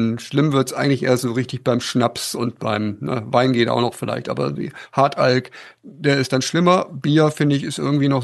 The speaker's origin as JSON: {"language": "German", "country": "Germany", "tie": "born or raised there", "said": "was ich auch von meinem Heimatort im Harz in Erinnerung habe."}